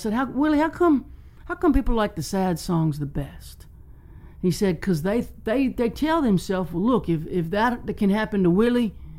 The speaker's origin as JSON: {"language": "English", "country": "United States", "said": "I'd never experienced something like that as an American."}